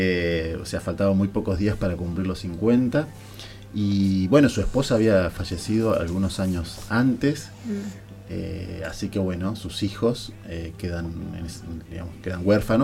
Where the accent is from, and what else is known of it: Argentina